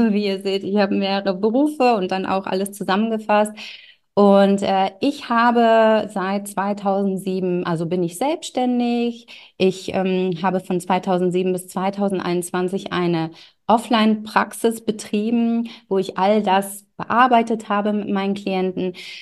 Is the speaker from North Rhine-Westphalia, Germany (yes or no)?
yes; Wuppertal, North Rhine-Westphalia, Germany; Ich komme aus Deutschland und aus Düsseldorf, also Wuppertal in der Nähe von Düsseldorf.